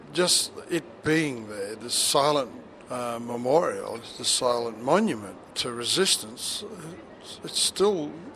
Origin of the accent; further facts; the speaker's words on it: Australia; where we were excluded from just about everything in the Australian society.